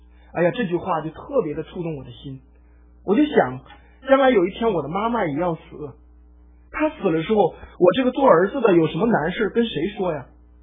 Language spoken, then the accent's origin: Chinese; Henan, China; accent: Henan; 我就跟着那个我们河南话叫鸭子